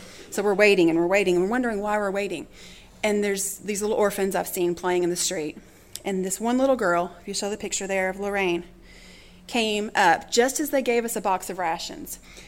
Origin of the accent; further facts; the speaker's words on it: Kentucky, United States; I'm from Kentucky. I don't know.